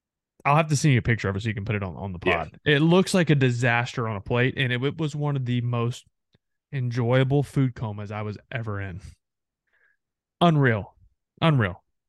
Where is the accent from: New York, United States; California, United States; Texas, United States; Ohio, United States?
Texas, United States; Texarkana; So that's more Arkansas, but I grew up on the Texas side of Texarkana, so it's not as big of an issue.